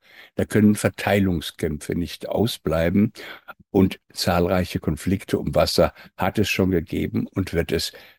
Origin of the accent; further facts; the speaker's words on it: Cologne, North Rhine-Westphalia, Germany; zumindest für mich als Kölner.